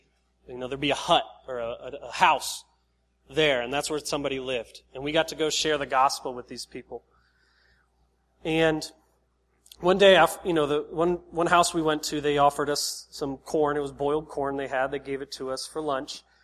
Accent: United States; And I just remember, you know, growing up in America, we have so much at our disposal.

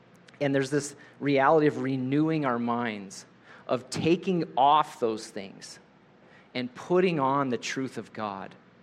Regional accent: United States; I'm restless too, because I'm an American

